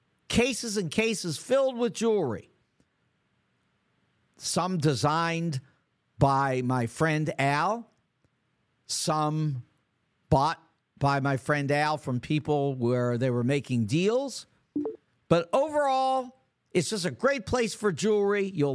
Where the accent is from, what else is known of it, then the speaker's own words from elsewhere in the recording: California, United States; You know, I'm from California myself. Lived 2 years in San Francisco before it became a dirty, nasty city